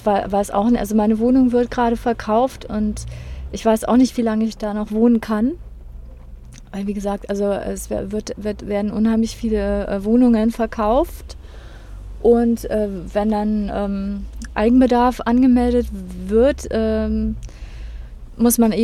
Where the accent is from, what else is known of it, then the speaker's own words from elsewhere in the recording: Marburg, Hesse, Germany; ich bin eigentlich im Vorort aufgewachsen von Marburg.